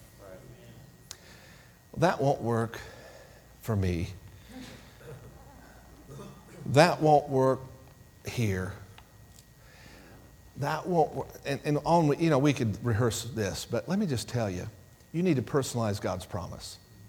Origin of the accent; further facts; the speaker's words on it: Illinois, United States; I grew up in Illinois.